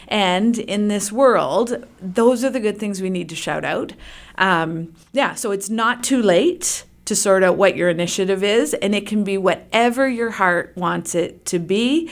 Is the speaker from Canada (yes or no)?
yes; Canada; Because we are very Canadian, elbows up, we don't toot our own horns often.